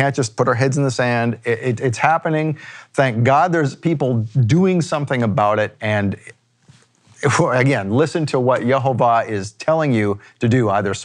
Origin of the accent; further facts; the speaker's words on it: Canada; moved away; I'm coming from Canada. It doesn't sound like we came from Canada.